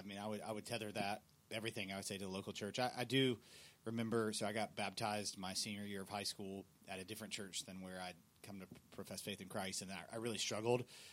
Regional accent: the South, United States; I grew up in the South. And so there were a lot of people who went to church.

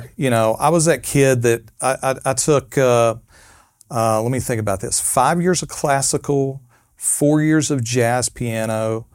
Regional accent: Texas, United States; now in Nashville, United States; I'm originally from Texas.

